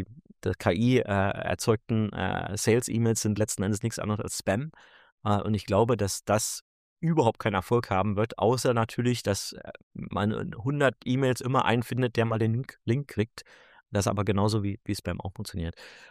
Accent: Berlin, Germany; ich hatte auch selber als Berliner nicht die Möglichkeit, zu einem Inkubator in Silicon Valley zu reisen

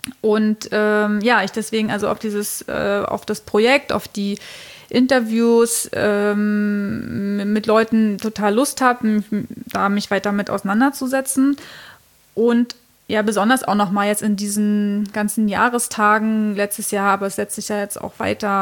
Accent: Berlin, Germany; born there; Ich wurde 1984 in Ost-Berlin geboren und war zum Mauerfall eben auch entsprechend klein.

